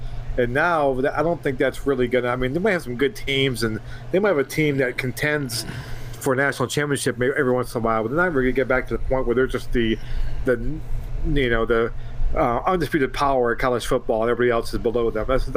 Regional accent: New York, United States; It's like people I grew up with in New York were big Notre Dame fans. I mean, in upstate New York, there's just these people who are diehard Irish fans.

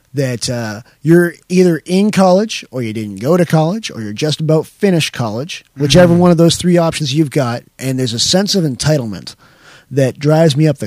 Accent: Canada; But because we're Canadian

